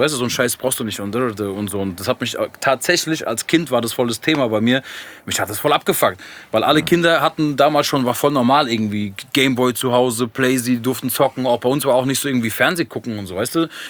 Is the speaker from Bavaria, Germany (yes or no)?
yes; Würzburg, Bavaria, Germany; now in Frankfurt, Germany; bin ja Wahl-Frankfurter dann irgendwann geworden. Ich bin ja in Bayern aufgewachsen. Ist jetzt weiß ich mega weit weg, also Würzburg.